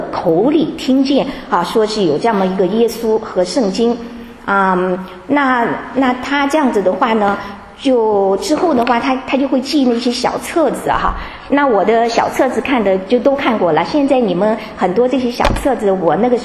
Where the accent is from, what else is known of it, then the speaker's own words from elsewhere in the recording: China; 我从大陆来的